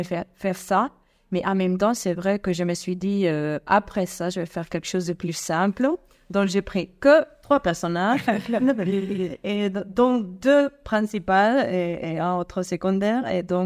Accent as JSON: {"language": "French", "town": "Vigo", "region": "Galicia", "country": "Spain", "said": "Alors, moi, je viens du nord d'Espagne. Ma ville, c'est Vigo. On a la plage là-bas et j'adore la mer"}